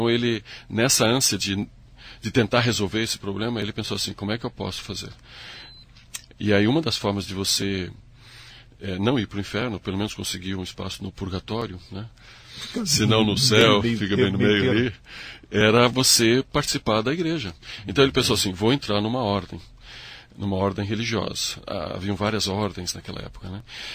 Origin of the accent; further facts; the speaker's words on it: Paraná, Brazil; eu sou paranaense, mas de coração eu sou gaúcho.